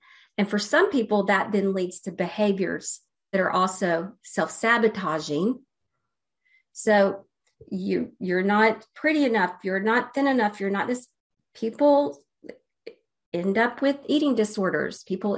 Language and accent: English; Alabama, United States; My religion was keeping me boxed in. I grew up in Alabama as the, in the Baptist church, and I was going to be the first person in my family to divorce.